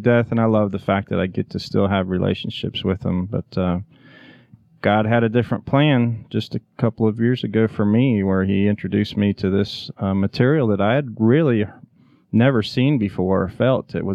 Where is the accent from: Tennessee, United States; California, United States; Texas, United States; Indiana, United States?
Indiana, United States; I grew up in Indiana and signed to play baseball at Liberty University in Virginia as a catcher